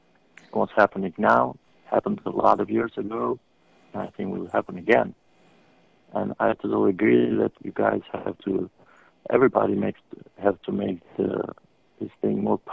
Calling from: Illinois, United States; Hello, guys. … I'm calling from Illinois.

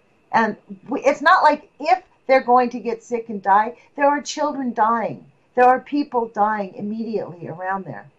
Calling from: Eugene, Oregon, United States; I am calling from Eugene, Oregon.

